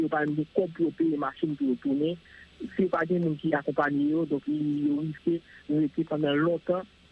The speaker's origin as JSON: {"language": "French", "town": "Montreal", "region": "Quebec", "country": "Canada", "said": "Oui, alors … je suis de Montréal"}